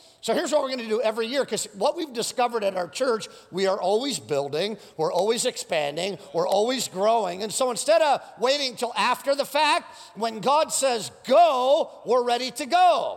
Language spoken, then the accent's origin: English; United States; Do you know we have been programmed growing up in the United States that everything revolves around who?